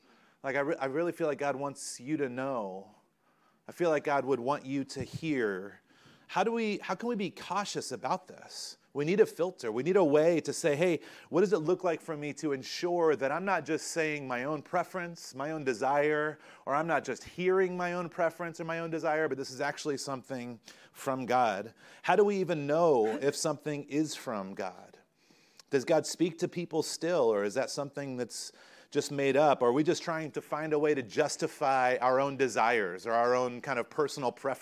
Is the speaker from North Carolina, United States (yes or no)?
yes; North Carolina, United States; I grew up in North Carolina, and we would light off fireworks.